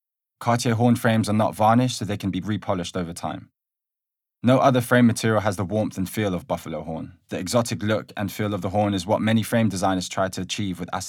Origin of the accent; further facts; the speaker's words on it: London, United Kingdom; I was born and raised in London, UK, but originally of Philippines and Malaysian heritage. I am short-sighted. I am 29 years old